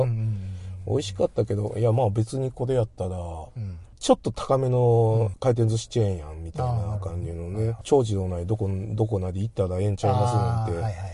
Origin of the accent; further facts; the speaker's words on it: Kansai, Japan; now in Tokyo, Japan; 東京にいる関西人としては